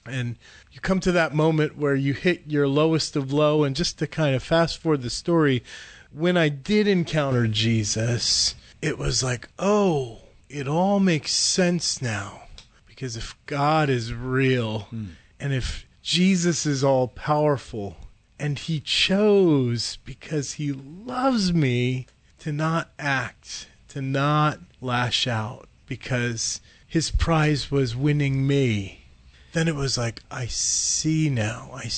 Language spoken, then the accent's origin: English; Connecticut, United States; Well, I grew up in Eastern Connecticut, and the thing about the New England states is it used to be the place where innovation rested.